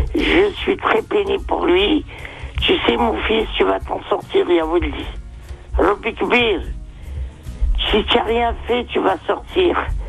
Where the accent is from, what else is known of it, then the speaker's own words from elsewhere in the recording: Tunisia; Parce que moi, je viens de Tunisie, ça fait un petit moment.